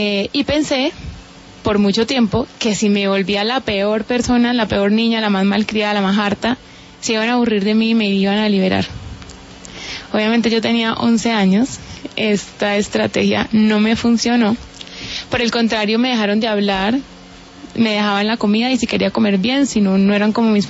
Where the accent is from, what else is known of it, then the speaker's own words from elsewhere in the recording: Cali, Valle del Cauca, Colombia; Yo nací y crecí en Cali.